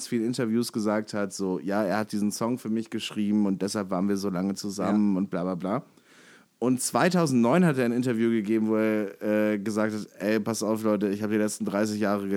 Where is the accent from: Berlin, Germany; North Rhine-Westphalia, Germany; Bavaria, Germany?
North Rhine-Westphalia, Germany; Cologne; was das wird mal gut als Kölner freuen, 1. Mai, 11.11 Uhr. Das ist mein Geburtstag.